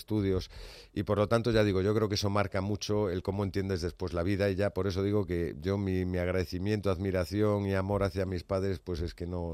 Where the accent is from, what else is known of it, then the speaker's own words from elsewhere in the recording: A Coruña, Galicia, Spain; soy de La Coruña y además pues he pasado desde que nací los veranos en un pueblecito costero que hay cerca de Ferrol, entre Coruña y Ferrol, que se llama Ares